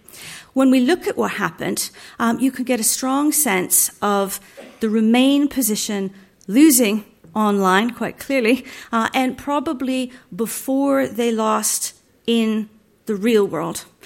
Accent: Canada; I'm a Canadian by origin, so I grew up with referendums.

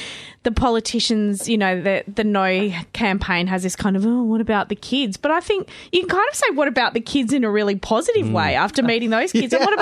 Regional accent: Melbourne, Victoria, Australia; also born or lived in Adelaide; So when I was about 8, we came over from Adelaide to Melbourne

